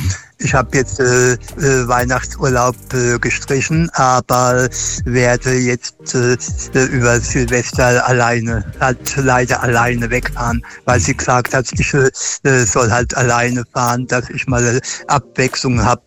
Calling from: Ludwigshafen, Rhineland-Palatinate, Germany; Ich komme aus Ludwigshafen.

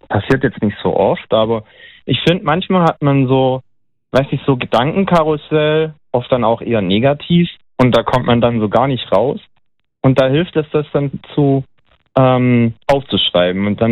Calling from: Mannheim, Baden-Württemberg, Germany; Hallo, ich bin aus Mannheim.

